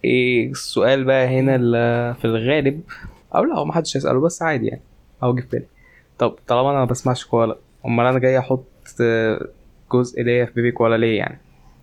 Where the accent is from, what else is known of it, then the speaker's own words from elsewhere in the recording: Egypt; انا مصري بس يعني. مش ما عنديش جنسيات. هو مصر. انا مصري.